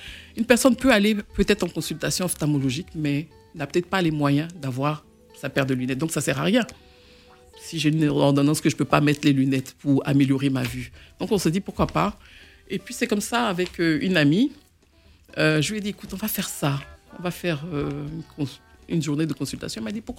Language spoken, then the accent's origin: French; Côte d’Ivoire; moved away as an adult; now in France; Je suis née en Côte d'Ivoire. J'ai grandi en Côte d'Ivoire. Je suis venue à l'âge de 18 ans en France.